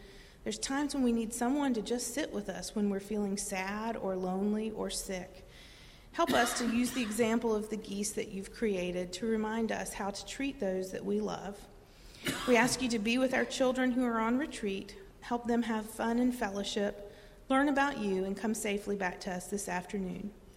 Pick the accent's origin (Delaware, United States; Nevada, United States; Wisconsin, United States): Delaware, United States; So I grew up in Delaware, and Delaware sits right between two big bodies of water, the Delaware Bay and the Chesapeake Bay.